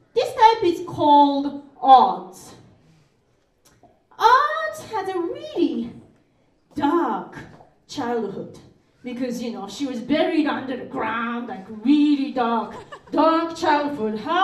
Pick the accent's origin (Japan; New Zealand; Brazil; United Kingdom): Japan; English is a second language; now in New York City, United States; I come from Japan, so like, I'm used to this punctual, fast train, right?